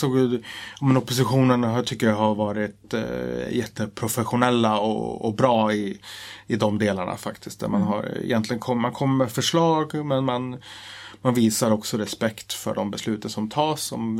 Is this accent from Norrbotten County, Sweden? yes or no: no; Katrineholm, Södermanland, Sweden; Jag kommer från Katrineholm.